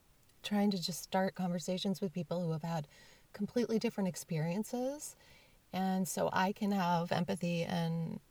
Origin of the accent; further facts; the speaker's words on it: Texas, United States; Yeah. In Texas. You know, my grandparents were from the South and, my other grandparents were from the North, but it was, you know, very segregated.